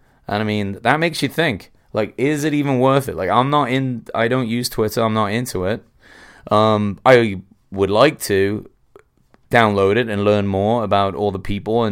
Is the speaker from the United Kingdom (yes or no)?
yes; England, United Kingdom; now in United States; I should know. I'm English, but I don't know.